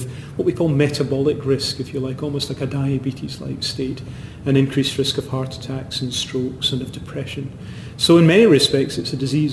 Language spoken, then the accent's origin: English; Scotland, United Kingdom; I'm very Scottish, you know, and in Scotland, because it rains a bit